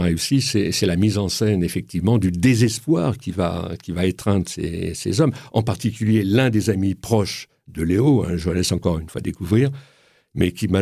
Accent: Marseille, Provence-Alpes-Côte d'Azur, France; born there; mais je suis né à Marseille.

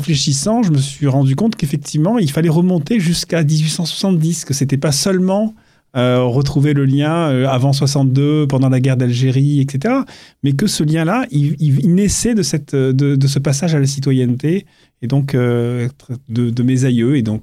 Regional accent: Marseille, Provence-Alpes-Côte d'Azur, France; born there; Moi, je suis né à Marseille, comme vous l'avez dit.

